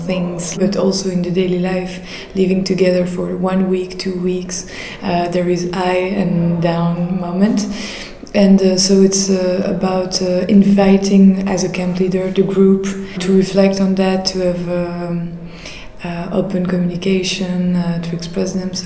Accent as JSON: {"language": "English", "country": "Belgium", "second_language": "English", "said": "I come from Belgium."}